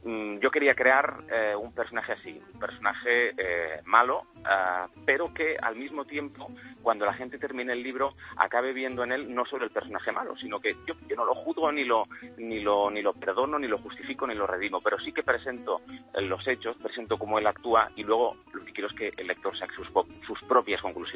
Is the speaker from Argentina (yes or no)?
no; Barcelona, Catalonia, Spain; yo soy de Barcelona